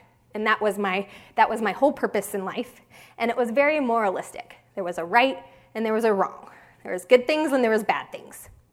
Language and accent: English; Boise, Idaho, United States; another interesting part of my upbringing was that I grew up in Boise, Idaho.